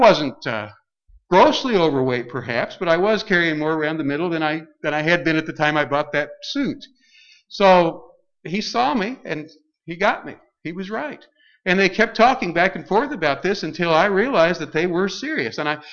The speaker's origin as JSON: {"language": "English", "country": "United States", "said": "I'm an American, after all, and you are too."}